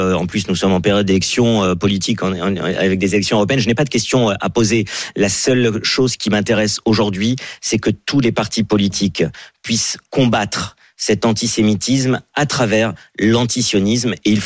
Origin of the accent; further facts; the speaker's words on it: France; parce qu'on est des citoyens, nous sommes français